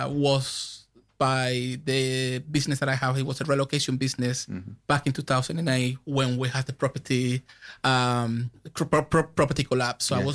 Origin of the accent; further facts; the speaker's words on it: Canary Islands, Spain; now in United Kingdom; I grew up in Gran Canaria.